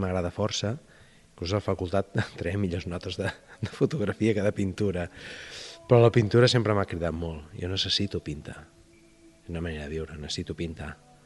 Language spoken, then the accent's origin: Catalan; Sabadell, Catalonia, Spain; also born or lived in Mataró; jo vaig néixer a Sabadell, sóc fill de Sabadell, he viscut 9 anys a Mataró, vam tornar a Sabadell i després, doncs, la meva senyora estiuejaven aquí i em vaig enamorar del poble, em va agradar molt, i ja vaig venir cap aquí.